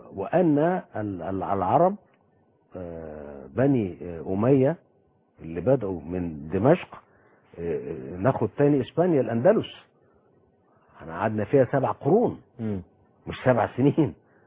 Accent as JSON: {"language": "Arabic", "country": "Egypt", "said": "وهذا الكتاب ترجم سنة 78 عندنا في مصر قبل مباحثات كامب ديفيد"}